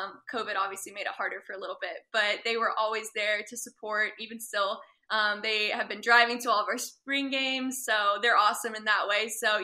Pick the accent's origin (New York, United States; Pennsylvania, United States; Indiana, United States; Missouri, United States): Missouri, United States; Lee's Summit; And I am from Lee's Summit, so it was actually kind of a homecoming, which was really cool.